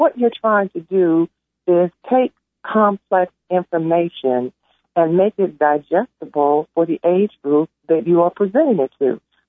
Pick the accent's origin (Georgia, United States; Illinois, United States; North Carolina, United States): Illinois, United States; Chicago; The role models I had growing up in Chicago were entrepreneurs, the black people who owned a funeral parlor, the black people who owned a rib joint, the black people who owned the cleaners.